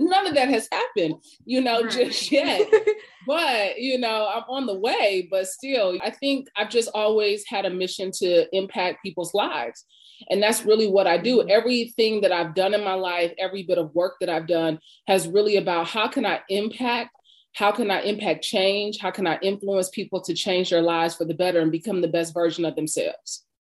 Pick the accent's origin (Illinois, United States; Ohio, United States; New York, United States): Ohio, United States; Cleveland; But I think what shaped me the most is growing up in Cleveland, Ohio, you know, growing up at Antioch Baptist Church.